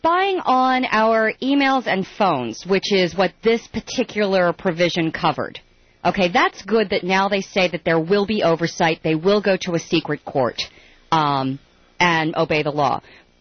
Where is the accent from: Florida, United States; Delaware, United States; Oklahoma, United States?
Delaware, United States; I come from Delaware, which I know nobody comes from Delaware